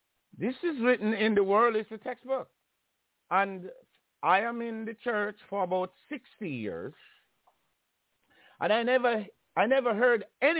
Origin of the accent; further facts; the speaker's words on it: Jamaica; I grew up in church and never hear nobody at all. And I mean, I grew up in Jamaica, predominant Christian, you know, country. And that's all I knew. My parents are Christians.